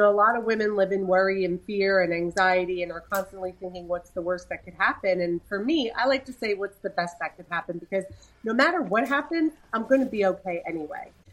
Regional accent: New Jersey, United States; now in Orlando, United States; I'm in California at the moment, but we are originally from New Jersey. We live in Orlando and we travel quite a bit because of this business.

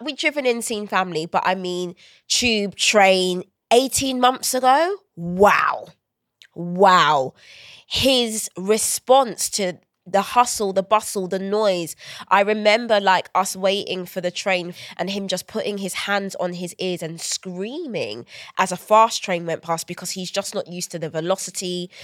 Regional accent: London, United Kingdom; I was born and raised in South London

